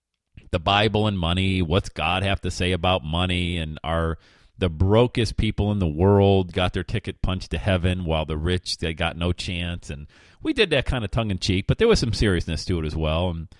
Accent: Bradford, Pennsylvania, United States; And I grew up in Bradford, PA. So we got all the Buffalo news channels up there.

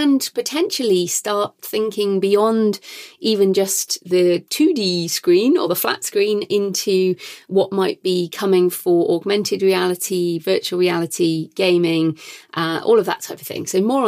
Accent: United Kingdom; And of course, being British, I'm well aware of the royal family, and I guess I'm a royalist.

